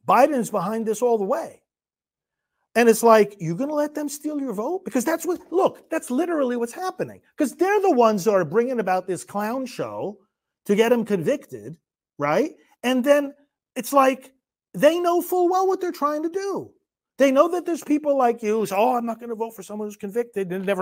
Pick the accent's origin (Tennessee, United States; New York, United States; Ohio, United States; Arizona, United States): New York, United States; I was born and raised in New York, but I'm ashamed of New York.